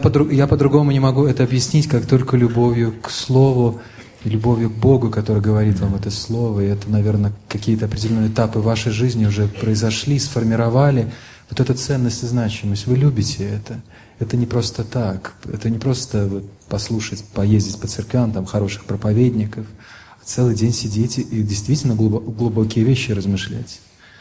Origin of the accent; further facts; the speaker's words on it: Belarus; Я из Белоруссии, у нас все маленькое по сравнению с Украиной.